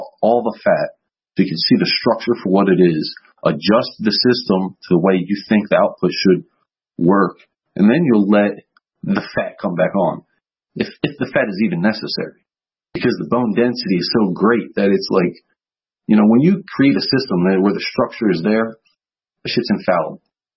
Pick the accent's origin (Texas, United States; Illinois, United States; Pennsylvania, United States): Pennsylvania, United States; Philadelphia; now in Greece; I know I told you guys I'm from Philadelphia, but I'm in Europe. I'm in Greece.